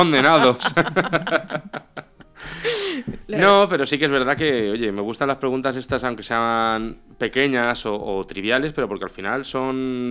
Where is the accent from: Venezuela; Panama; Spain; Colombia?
Spain; como somos españoles